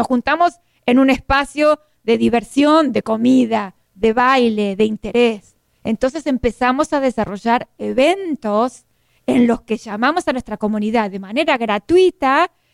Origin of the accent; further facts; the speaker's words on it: Argentina; Porque yo soy argentina, tú eres mexicano, pero acá somos